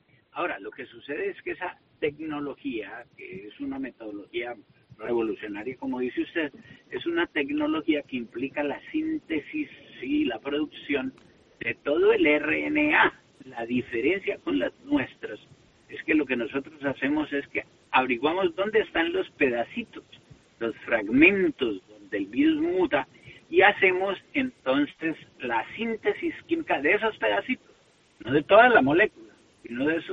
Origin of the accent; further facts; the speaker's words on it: Tenerife, Canary Islands, Spain; Yo encantado de volver a esta que es mi tierra